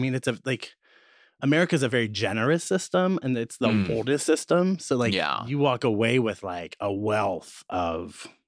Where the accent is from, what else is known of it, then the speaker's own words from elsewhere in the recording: Midwest, United States; I'm from the Midwest, so there were like pretty much when I started drag, there might have been maybe two or three kinds of queens.